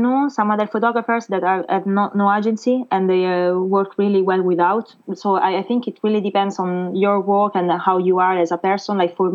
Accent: Rome, Lazio, Italy; now in Paris, France; And so I came to Paris 6 years ago. It was by chance, because I'm from Rome in Italy

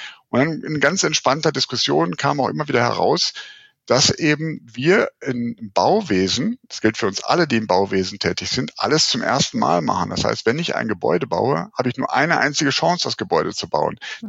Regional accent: Rhineland, Germany; so kam ich eben wieder zurück in meine alte Heimat hier ins Rheinland, wo ich jetzt in Köln beschäftigt bin, seit 2010

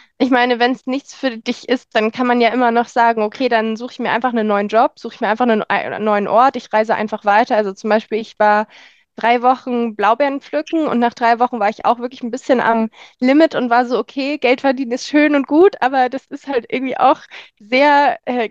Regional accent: Germany; Da sagt man dann halt einfach, hey, ich bin Deutsche, ich bin noch nicht so top und dann funktioniert das ohne Probleme.

